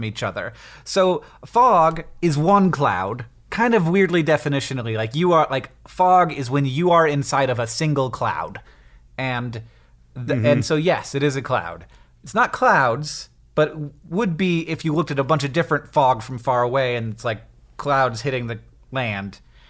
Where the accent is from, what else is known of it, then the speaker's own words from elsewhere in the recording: Netherlands; I'm from the Netherlands